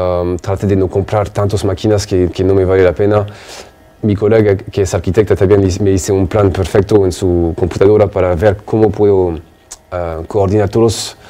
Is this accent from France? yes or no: yes; France; como francés, todos allá comemos crepe casi constantemente.